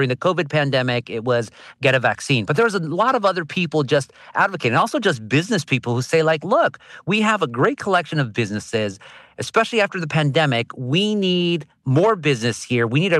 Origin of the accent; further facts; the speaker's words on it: Anaheim, California, United States; given I'm born and raised in Anaheim